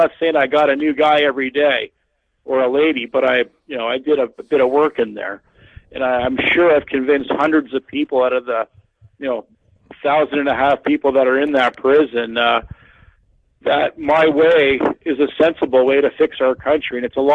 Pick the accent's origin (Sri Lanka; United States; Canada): Canada; when it comes to being Canadian